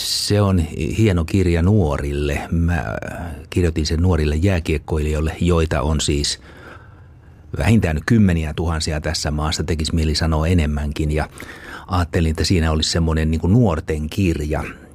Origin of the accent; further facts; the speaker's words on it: Espoo, Uusimaa, Finland; Ei, mä oon espoolainen.